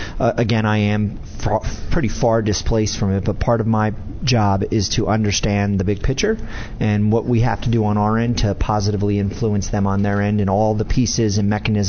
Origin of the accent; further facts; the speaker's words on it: New Jersey, United States; Northern New Jersey.